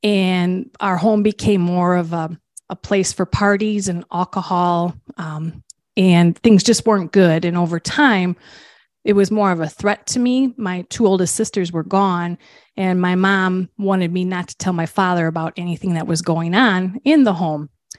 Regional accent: Milwaukee, Wisconsin, United States; When I was born and raised in Milwaukee, and my parents decided to move out to a rural town about 35 minutes south of Milwaukee.

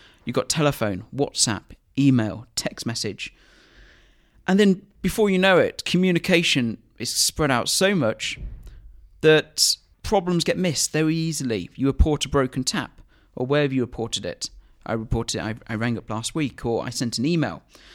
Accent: Harrogate, Yorkshire and the Humber, United Kingdom; So, kind of going back to me, really, born and bred in Harrogate. I love Harrogate.

